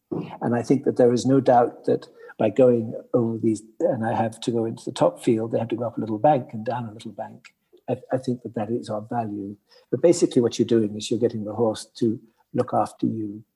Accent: South West England, United Kingdom; when I was brought up in Cornwall with the banks

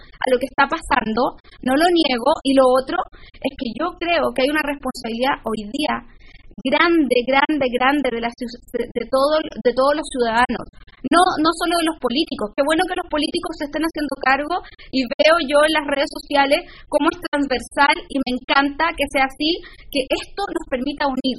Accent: Chile; asumo mi responsabilidad como ciudadana, como chilena

